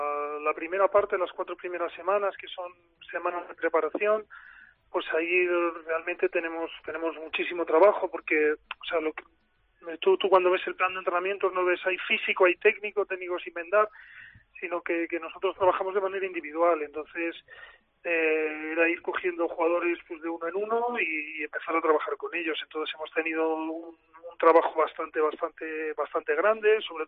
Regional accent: Valladolid, Castile and León, Spain; also born or lived in Bilbao; padres pues estaban trasladados por motivos de trabajo en el País Vasco y nací en Bilbao, pero nada, con 8 años ya nos vinimos a Valladolid y toda mi vida he estado aquí.

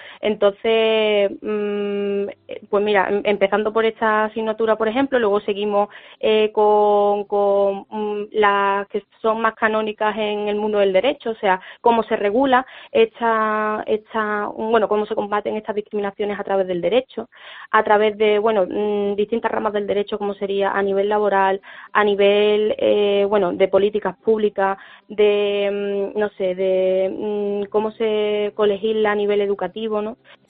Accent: Seville, Andalusia, Spain; yo soy de Sevilla

